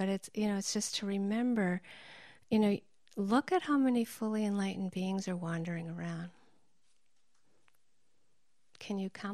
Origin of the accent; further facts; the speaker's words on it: Massachusetts, United States; moved away as an adult; now in Hawaii, United States; I moved to Hawaii in 1983 from Massachusetts